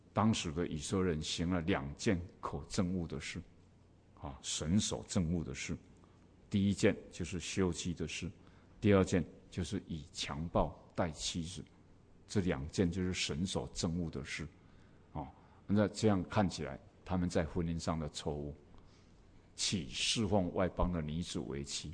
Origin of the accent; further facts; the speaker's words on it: Taiwan; 我们台湾人哈，这个古代的人哈，都是这样讲哦